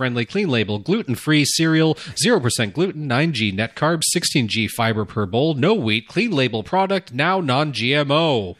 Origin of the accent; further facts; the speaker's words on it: United Kingdom; now in Idaho, United States; I'm British, but live in Idaho, in case you wondered about the spelling.